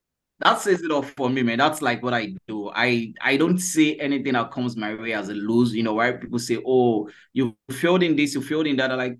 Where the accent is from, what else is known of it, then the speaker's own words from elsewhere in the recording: Lagos, Nigeria; Well, so first of all, you know, I'm from Nigeria, Lagos, Nigeria. I grew up in a place called Festac Town. That was where I grew up.